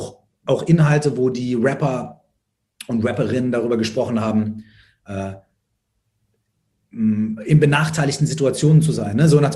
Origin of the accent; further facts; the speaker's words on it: Minden, North Rhine-Westphalia, Germany; Dann habe ich mit 13, 14 meinen ersten Auftritt gehabt auf dem Stadtfest bei uns in Minden.